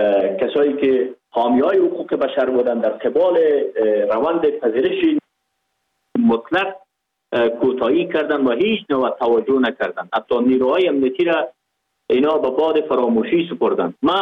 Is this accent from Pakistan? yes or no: yes; Pakistan; born or raised there